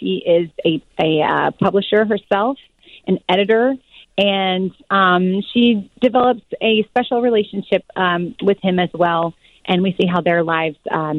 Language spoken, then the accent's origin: English; Louisiana, United States; I grew up in the South and from Louisiana, and so these are sounds that I've been hearing my whole life.